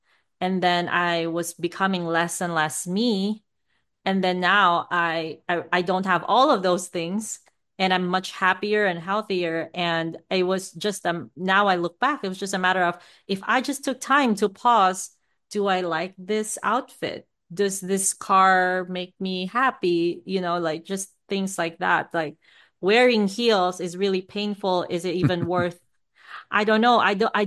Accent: Philippines; now in United States; I grew up in the Philippines, and for people like me, America was the finish line.

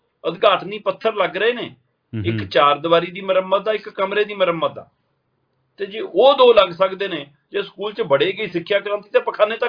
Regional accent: Punjab, India; ਉਸ ਸਾਰੇ ਦੌਰ ਦੇ ਵਿੱਚ ਅਸੀਂ ਪੰਜਾਬ ਦੇ ਆਪਣੇ ਸੈਂਕੜੇ ਪੁੱਤ ਗਵਾਏ

